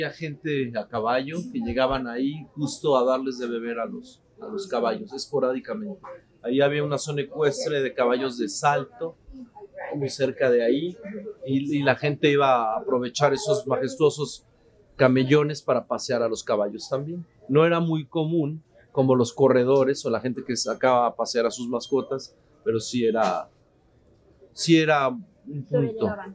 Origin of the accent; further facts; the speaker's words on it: Mexico City, Mexico; yo nací en la Ciudad de México en el año 75 y soy el quinto hermano